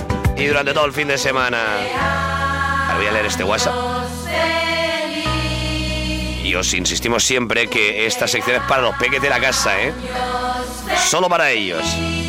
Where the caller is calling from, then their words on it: Valencia, Valencian Community, Spain; en Valencia